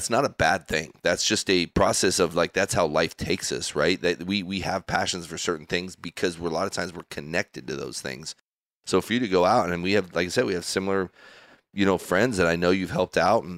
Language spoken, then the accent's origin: English; Spokane, Washington, United States; now in Texas, United States; I'm from the Northwest. Came down here from Spokane, Washington, on the east side of the state, and border Idaho, where there's tons of my family still lives up there.